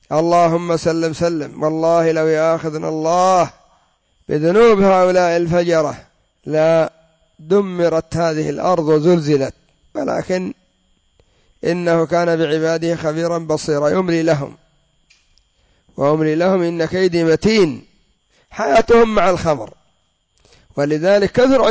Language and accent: Arabic; Yemen; وكان عندنا في اليمن مصنع لكن دمره الله